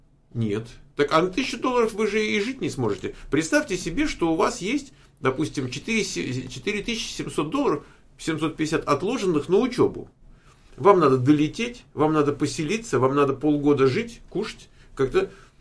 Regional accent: Moscow, Russia; Я москвич

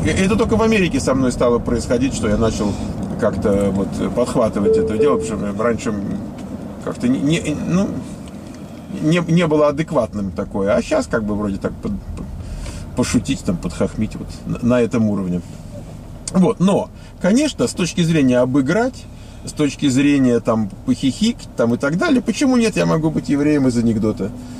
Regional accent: Moscow, Russia; accent: Moscow; я же из Москвы, у меня вполне такой московский прононс

